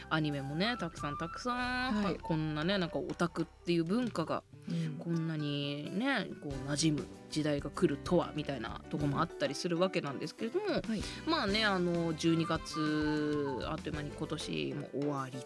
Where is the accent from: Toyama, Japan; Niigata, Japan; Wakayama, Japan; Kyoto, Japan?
Niigata, Japan; ちなみに私、新潟県新潟市出身なんですけど